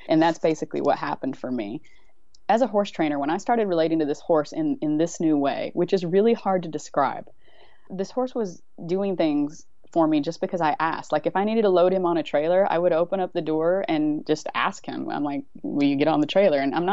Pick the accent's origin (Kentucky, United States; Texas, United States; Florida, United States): Texas, United States; I was deep in it. I grew up in Texas.